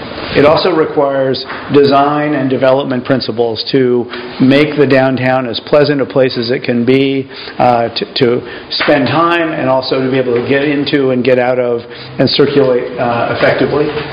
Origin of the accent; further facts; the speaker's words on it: Portland, Oregon, United States; My story is I grew up in Portland, and in the 1970s I got incensed with the berry fields out around the edges of the Portland area getting ground up for subdivisions